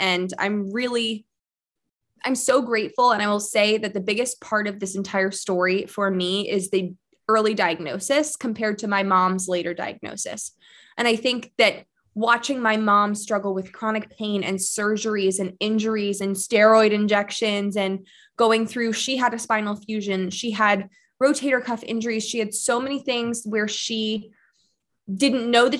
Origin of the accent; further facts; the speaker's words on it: Pennsylvania, United States; And I grew up outside of Philadelphia.